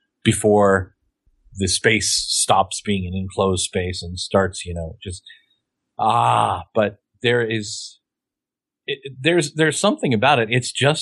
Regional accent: Kansas, United States; I grew up in Western Kansas where there are lots of abandoned churches and abandoned collapsing houses.

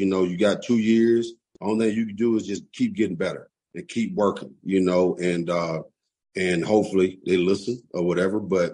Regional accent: Adamsville, United States; Yeah, where I grew up in Adamsville and the way football was, especially as a kid, listen, you better bring it, or you're going to get it brought to you

